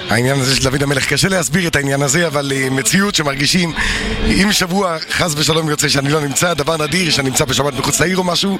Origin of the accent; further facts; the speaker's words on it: Jerusalem, Jerusalem District, Israel; אני מירושלים.